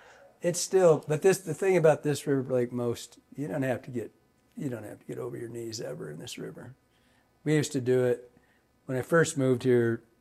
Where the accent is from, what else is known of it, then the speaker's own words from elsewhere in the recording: Michigan, United States; because growing up in Michigan, our hatches were pretty shitty.